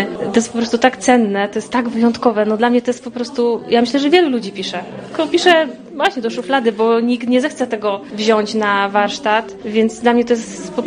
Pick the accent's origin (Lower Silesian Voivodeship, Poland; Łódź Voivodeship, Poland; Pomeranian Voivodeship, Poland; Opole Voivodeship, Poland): Opole Voivodeship, Poland; Praszka; Tak, ja wracam tutaj z wielkim sentymentem. Naprawdę. Lubię to miejsce. To jest taka naprawdę moja mała ojczyzna